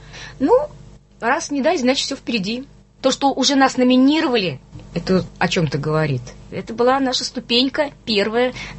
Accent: Naberezhnye Chelny, Tatarstan, Russia; Ну, лично я из Челнов.

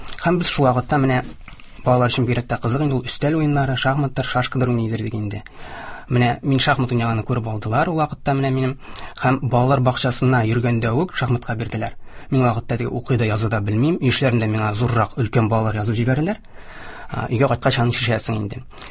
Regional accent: Aktanysh, Tatarstan, Russia; now in Kazan, Russia; Мин Актанышта тудым, Актанышта үстем. Актанышта беренче башлангыч һәм урта гыйлемне алдым. Дөресрәк булыр инде, гомум урта белем бирү икенче мәктәбе дип әйтик инде. 2012 елда Казанга килдем.

